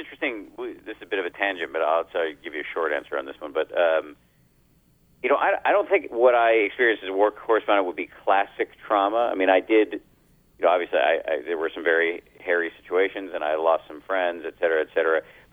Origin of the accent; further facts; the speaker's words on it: Massachusetts, United States; I grew up in the People's Republic of Massachusetts, and my parents are scientists at Harvard